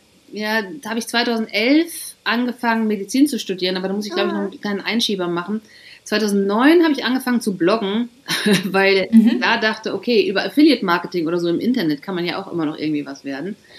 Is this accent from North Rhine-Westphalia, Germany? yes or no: no; Glandorf, Lower Saxony, Germany; moved away as an adult; 1997, war ich 21 und bin aus meinem Heimatdorf Glandorf, was zwischen Münster und Osnabrück liegt, weggezogen in die große, weite Welt